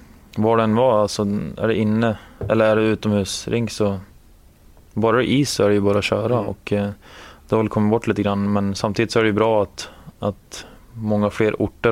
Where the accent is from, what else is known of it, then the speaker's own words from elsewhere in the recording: Gävle, Gävleborg County, Sweden; men hemma i Gävle när det var minus 15-20 grader.